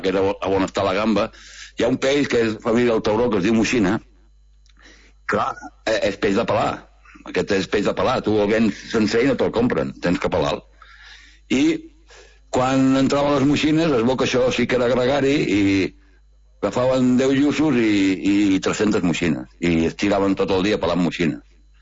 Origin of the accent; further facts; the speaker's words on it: Vilanova, Catalonia, Spain; I és una llàstima que soc de Vilanova i aquestes coses pues, em toquen al vora viu